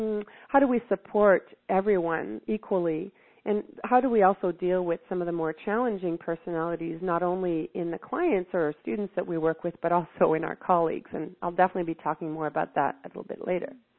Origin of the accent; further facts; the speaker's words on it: Montreal, Quebec, Canada; although I'm from Montreal, I was actually, my parents moved up to the High Arctic to be teachers before I was born in the early 1960s.